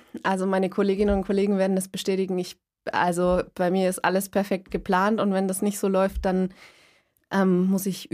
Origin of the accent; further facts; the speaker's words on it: Bavaria, Germany; wir haben natürlich auch sehr viel Gips bei uns in Franken